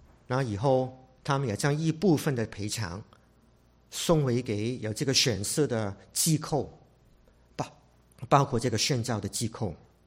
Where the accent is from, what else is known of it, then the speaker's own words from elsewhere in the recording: Hong Kong; born there; 我是在香港出生的